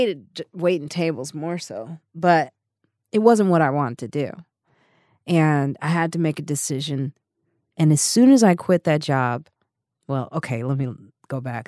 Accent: Highland Park, Illinois, United States; also born or lived in Chicago; Highland Park, Illinois, then Chicago South Side, then South Suburbs. So I grew up, like, I had a lot of transitions, and I had to be like the chameleon in a sense.

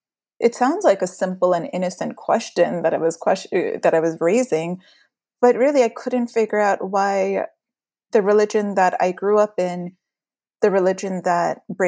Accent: California, United States; In a very small town in the Central Valley in California.

